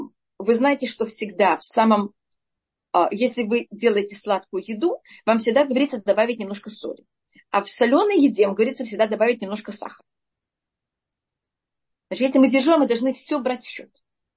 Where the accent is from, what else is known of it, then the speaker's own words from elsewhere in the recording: Russia; born there; я родилась в России, в Советском Союзе